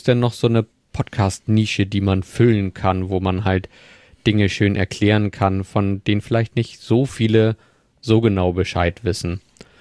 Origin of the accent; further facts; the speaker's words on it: Hamburg, Germany; Du bist nicht aus Hamburg, ich bin aus Hamburg, wir sind beide in Hamburg.